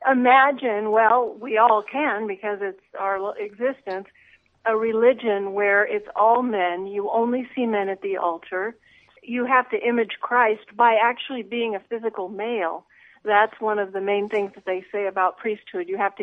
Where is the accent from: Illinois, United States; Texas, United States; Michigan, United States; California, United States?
California, United States; I know that sounds very California, but I'm from California.